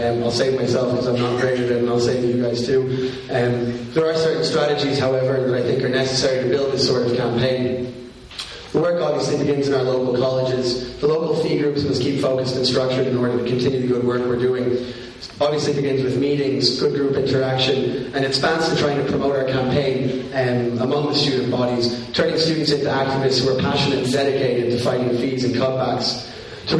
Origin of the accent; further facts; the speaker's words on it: Italy; now in Ireland; I grew up in Italy, and I've only been living in Ireland for the past 2 years.